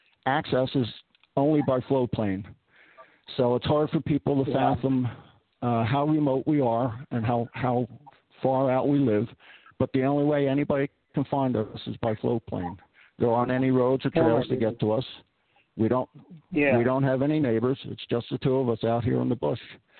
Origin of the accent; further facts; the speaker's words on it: Philadelphia, Pennsylvania, United States; born there; I was born in Philadelphia, and I certainly never set out to live this non-traditional life.